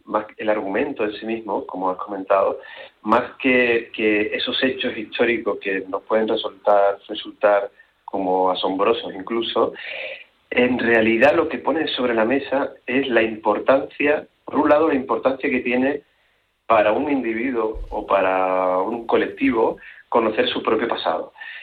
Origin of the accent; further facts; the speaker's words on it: Andalusia, Spain; Yo vivo en Cataluña y tengo una hija en un colegio catalán y es completamente falso esto que se está acusando. Pero yo sí soy andaluz y me he criado y me he educado en colegio andaluz.